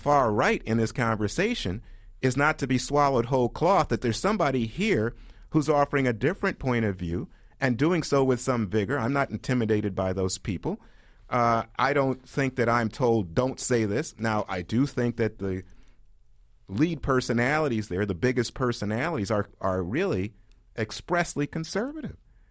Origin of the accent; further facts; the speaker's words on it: Brooklyn, New York, United States; Yeah, I grew up in Brooklyn. I read tabloids.